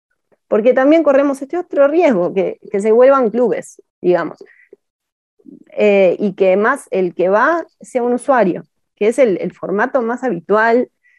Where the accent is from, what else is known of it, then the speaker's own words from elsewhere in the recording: Uruguay; Todos nosotros, digamos, como ciudadanos uruguayos, hemos invertido en estos espacios